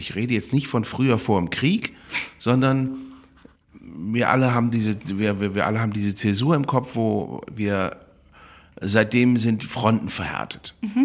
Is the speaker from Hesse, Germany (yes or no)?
no; Cologne, North Rhine-Westphalia, Germany; ich bin Kölner.